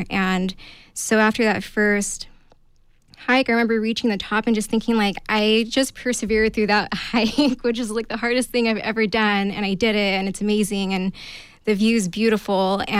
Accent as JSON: {"language": "English", "town": "Fresno", "region": "California", "country": "United States", "tie": "born or raised there", "said": "Well, I grew up in Fresno, which is about 90 minutes away from three different national parks. And as a youth, I never visited any of those spaces."}